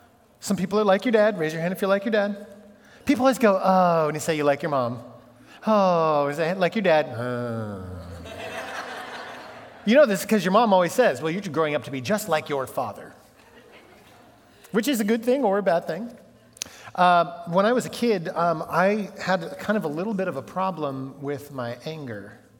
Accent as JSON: {"language": "English", "region": "California", "country": "United States", "said": "because I'm from California, you have to put sugar on strawberries."}